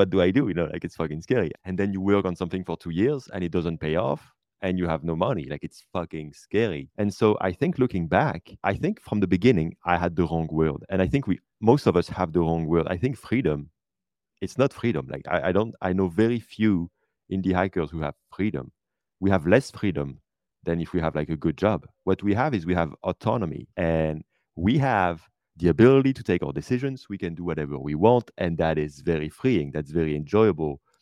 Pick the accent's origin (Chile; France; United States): France; English is a second language; I was working remotely from my hometown in France.